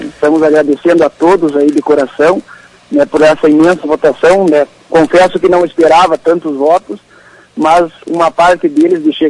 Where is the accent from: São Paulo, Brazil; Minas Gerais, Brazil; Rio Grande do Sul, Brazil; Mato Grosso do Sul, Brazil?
Rio Grande do Sul, Brazil; Lagoa Vermelha; não podia ser diferente aqui em Lagoa Vermelha, que é um município, né, que gosto de coração, né, minha terra natal.